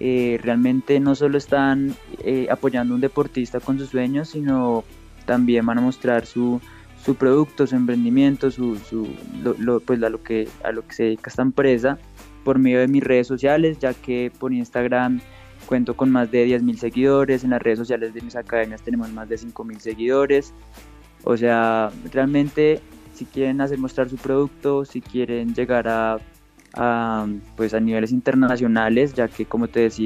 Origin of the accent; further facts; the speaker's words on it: Colombia; aquí en Colombia es un deporte muy nuevo, pero poco a poco pues estamos saliendo para demostrar como el colombiano de qué está hecho